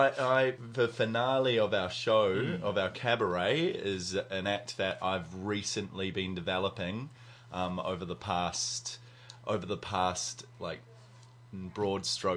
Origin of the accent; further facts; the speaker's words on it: Auckland, New Zealand; I'm from Auckland.